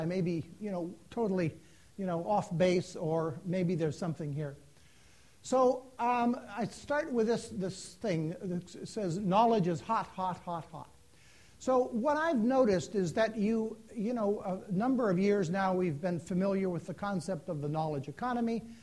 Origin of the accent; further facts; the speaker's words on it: British Columbia, Canada; As you know, I'm from British Columbia.